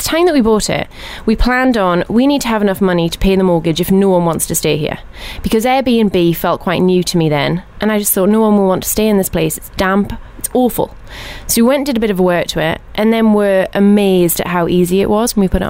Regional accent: England, United Kingdom; growing up in England

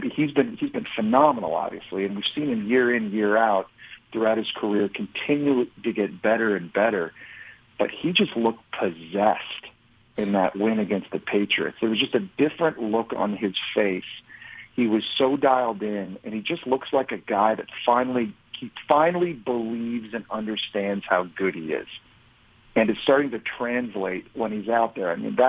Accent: Ottawa, Ontario, Canada; also born or lived in Toronto; Having been born in Toronto and growing up in Ottawa, I was a huge Jim Kelly fan as a kid.

